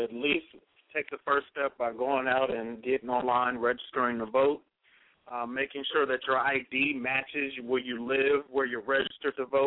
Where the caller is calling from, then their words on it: Florida, United States; Hey, Tammy … calling from Florida.